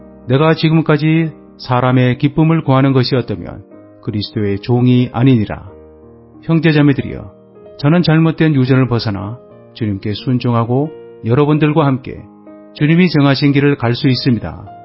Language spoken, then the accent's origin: Korean; Yongam, South Korea; 육신으로 말하면 용암은 저의 고향입니다.